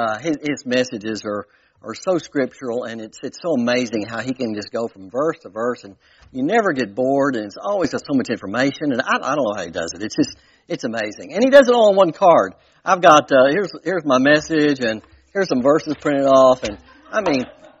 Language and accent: English; Fort Smith, Arkansas, United States; And I grew up in Fort Smith, First Baptist Church for the first probably 14 or 15 years of my life.